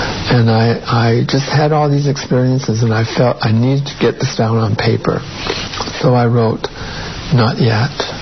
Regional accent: Canada; that's fair, I am Canadian

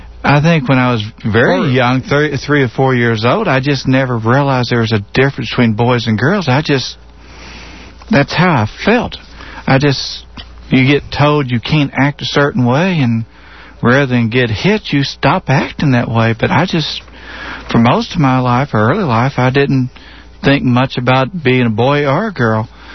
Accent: Houston, Texas, United States; I was born and raised here, St. Joe's. I'm actually one of the few rare Houstonians in this city.

